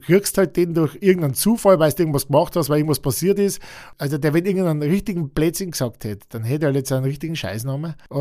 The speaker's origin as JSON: {"language": "German", "town": "Alteglofsheim", "region": "Bavaria", "country": "Germany", "tie": "born or raised there", "said": "Also ich stamme aus Alt-Eglofsheim, Landkreis Rengsburg, südlicher Landkreis, meine Gemeinde mit 3.500 Einwohnern. Bin ich aufgewachsen mit 3 Geschwistern, ja, ganz familiär, konservativ, ganz, wie man es halt vom Dorf her kennt."}